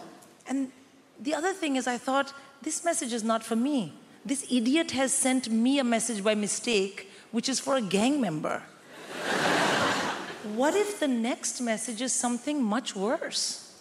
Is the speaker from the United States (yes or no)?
no; India; I'm born and raised in India.